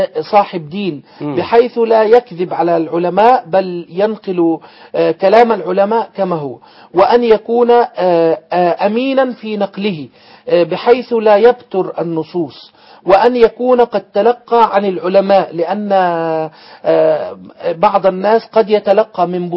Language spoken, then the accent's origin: Arabic; Egypt